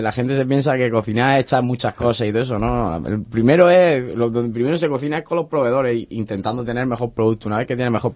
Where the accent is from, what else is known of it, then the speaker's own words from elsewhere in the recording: Region of Murcia, Spain; traigo mi toquecito de la huerta murciana, de lo que es mi tierra